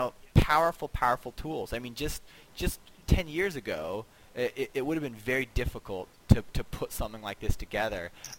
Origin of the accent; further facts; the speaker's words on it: United States; I'm from the United States.